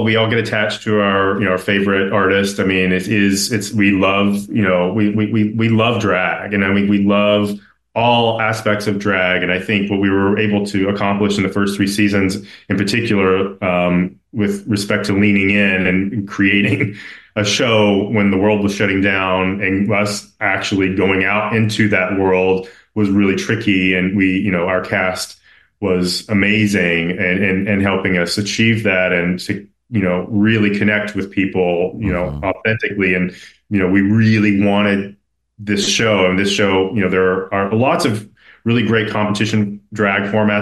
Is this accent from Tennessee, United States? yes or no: yes; Tennessee, United States; moved away; also born or lived in Chicago; And I think I'm from Tennessee, and I grew up there, and I left to live my authentic life because I just couldn't feel that I could do that on the ground there.